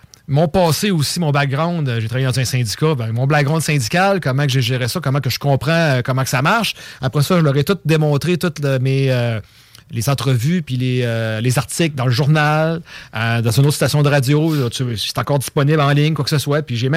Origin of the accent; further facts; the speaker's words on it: Giffard, Quebec, Canada; Je viens de Giffard